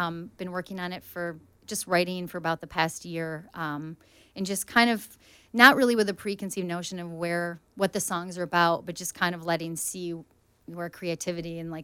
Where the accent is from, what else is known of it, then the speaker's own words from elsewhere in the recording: Michigan, United States; I grew up in Michigan, but I'm half Brazilian. My mom's Brazilian and my dad's American, so I have dual citizenship. And so I spent mostly time in Michigan, but summers in Brazil.